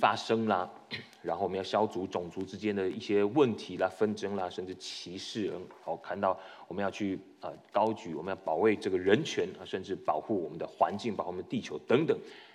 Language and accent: Chinese; Taiwan; 我从台湾过来